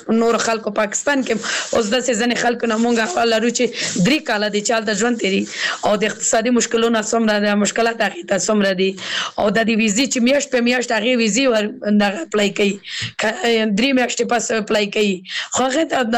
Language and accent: Pashto; Kabul, Afghanistan; زه اوس بل ولایت کې سګم زه په خپل د کابل ولایت نه یم